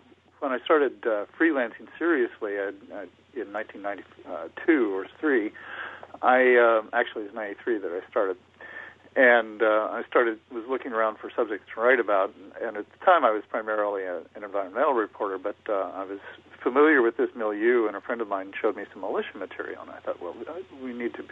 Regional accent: Idaho, United States; Well, actually, I was—I grew up in Idaho and was working in northern Idaho in the Panhandle area in the late 70s.

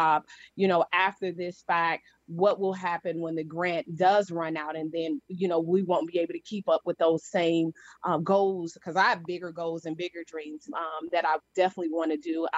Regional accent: Chicago, Illinois, United States; also born or lived in Decatur; But I'm born and raised in Chicago. I spent half of my time in Decatur and half of my time in Chicago.

